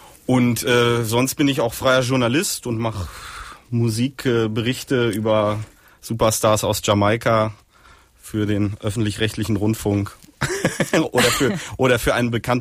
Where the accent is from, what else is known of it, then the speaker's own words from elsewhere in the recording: North Rhine-Westphalia, Germany; weil ich komme aus dem Ruhrgebiet.